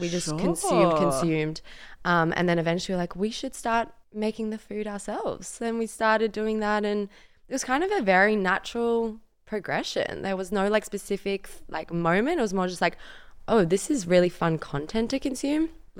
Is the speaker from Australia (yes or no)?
yes; Perth, Western Australia, Australia; now in Melbourne, Australia; I live in the best city in the world, Melbourne. I think I grew up in Perth. I love Perth